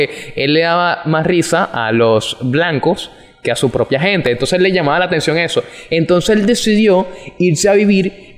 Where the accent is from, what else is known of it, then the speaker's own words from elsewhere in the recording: Falcón, Venezuela; hola, yo soy de Falcón